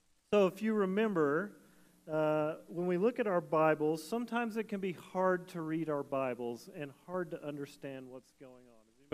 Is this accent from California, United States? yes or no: no; Tennessee, United States; but I grew up in Tennessee, so I'm a redneck too